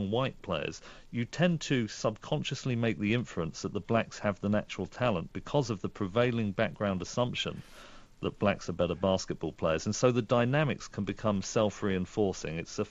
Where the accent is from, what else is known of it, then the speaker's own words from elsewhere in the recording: Reading, South East England, United Kingdom; born there; the street that I was born in Reading, is a street called Silverdale Road